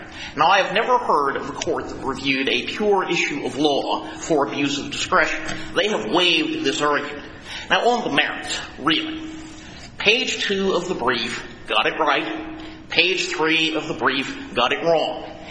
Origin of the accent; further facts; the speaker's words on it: St. Louis, Missouri, United States; I'm from St. Louis, Missouri. I'm told I have an accent, although I would vigorously deny that.